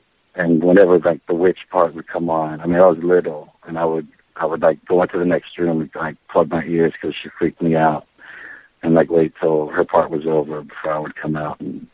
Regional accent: West Virginia, United States; But I was raised in West Virginia, and my mother's a little bit, he has a southern accent, so she turned

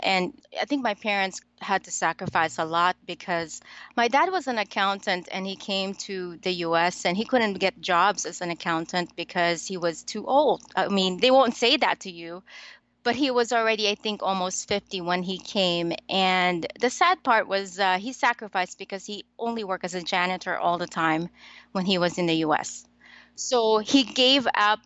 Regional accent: Manila, Metro Manila, Philippines; Well, it was hot, hot, humid. It's crowded, but it was fun. My childhood was great.

